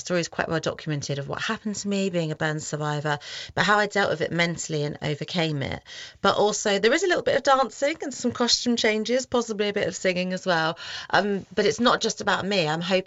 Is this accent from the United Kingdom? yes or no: yes; United Kingdom; as British people